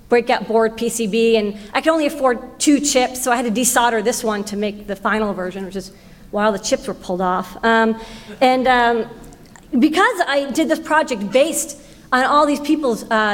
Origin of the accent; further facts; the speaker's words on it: Boston, Massachusetts, United States; So, I grew up in Boston, and Boston is sort of the seat of, the FSF, and the EFF used to be there too.